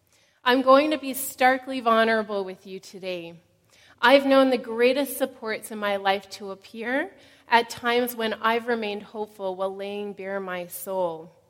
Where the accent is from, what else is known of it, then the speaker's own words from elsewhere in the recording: Toronto, Ontario, Canada; the church I grew up in Toronto, which is called Banfield.